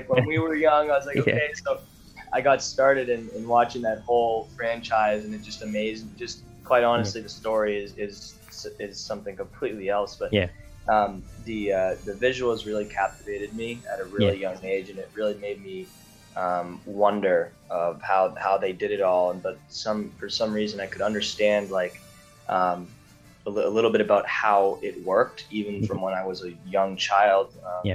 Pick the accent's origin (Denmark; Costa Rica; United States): United States; Waltham, Massachusetts; I'm from Waltham, Massachusetts. That's from the United States. And I've lived there my whole life so far.